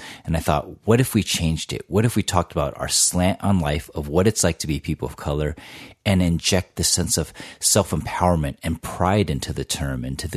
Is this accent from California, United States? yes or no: yes; San Diego, California, United States; I grew up in San Diego, California, in the kind of early 80s.